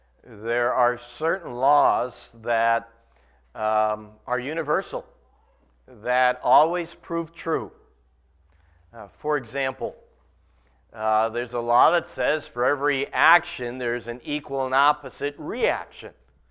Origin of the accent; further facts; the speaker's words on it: Dunmore, Pennsylvania, United States; When I was a kid growing up in Dunmore